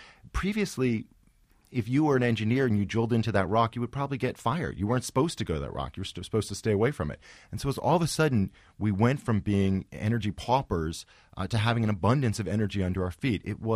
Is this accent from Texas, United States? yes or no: no; Philadelphia, Pennsylvania, United States; I grew up in Philadelphia.